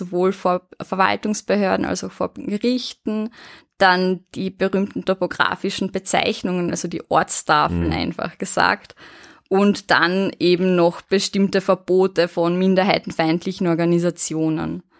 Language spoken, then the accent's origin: German; Eberndorf, Carinthia, Austria; Ich musste dann mal halt eine von meiner Heimatgemeinde Eberndorf-Dobola war es, die sehr wohl eine zweisprachige Gemeinde hat, eben holen.